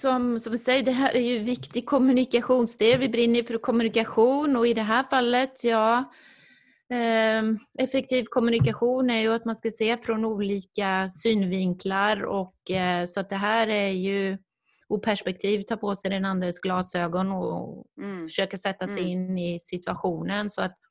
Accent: Sweden; first language Swedish; svenska är mitt modersmål, franska är hans

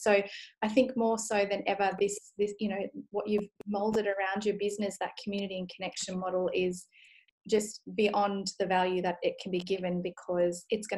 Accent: Western Australia, Australia; I'm from Western Australia

